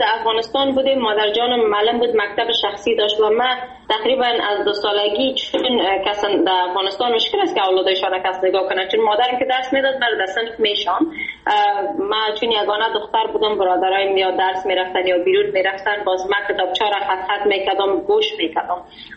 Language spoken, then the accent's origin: Persian; Sydney, New South Wales, Australia; من بیشتر از 22 سال میشه که در سیدنی استرالیا زندگی میکنم و بگویم بیشتر عمر خود همینجا سپری کردیم و در استرالیا بزرگ شدیم.